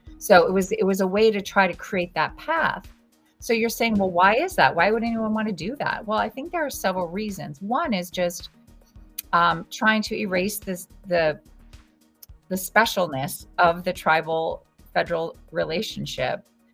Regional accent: Minnesota, United States; moved away as an adult; I was born and raised on the White Earth Indian Reservation in Minnesota because my parents were teachers there. So I went to school there. My whole childhood was there till I was 18 and went away to college

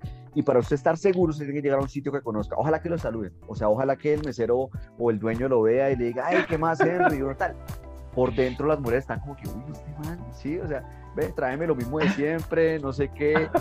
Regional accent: Bucaramanga, Santander, Colombia; en mi adolescencia en Bucaramanga, donde todo es cerquita.

